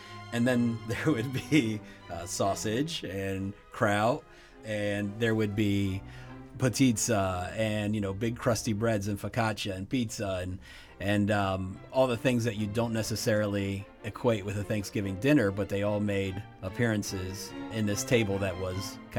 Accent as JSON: {"language": "English", "town": "Cleveland", "region": "Ohio", "country": "United States", "said": "We're from Cleveland originally."}